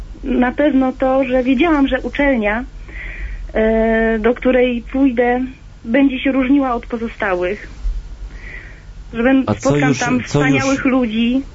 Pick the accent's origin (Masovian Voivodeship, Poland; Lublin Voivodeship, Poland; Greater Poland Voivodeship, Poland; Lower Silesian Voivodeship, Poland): Lublin Voivodeship, Poland; Szczebrzeszyn; now in Toruń, Poland; bo pochodzę dokładnie ze Szczebrzeszyna, także do Torunia mam daleko, miałam, bo teraz mieszkam obecnie w Toruniu.